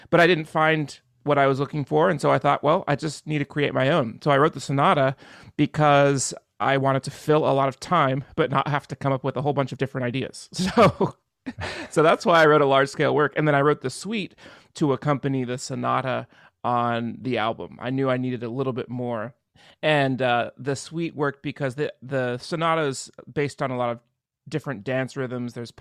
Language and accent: English; Tulsa, Oklahoma, United States; And I'm from Tulsa, and all my hometown followers had already heard everything that I had played.